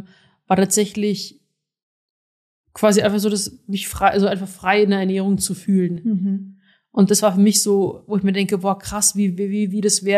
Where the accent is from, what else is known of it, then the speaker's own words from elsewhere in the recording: Rosenheim, Bavaria, Germany; now in Berlin, Germany; Ich bin 28 Jahre, ich komme aus Rosenheim